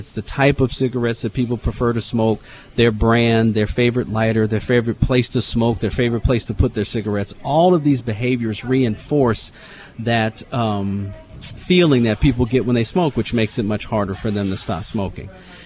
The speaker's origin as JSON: {"language": "English", "region": "Alabama", "country": "United States", "lives_now": "Bishopville, United States", "said": "I'm originally from Alabama, which is my home, which is where my father's from."}